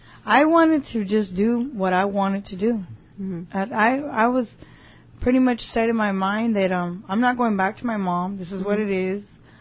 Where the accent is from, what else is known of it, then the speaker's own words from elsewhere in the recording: California, United States; I'm from Southern California. I went up to Northern California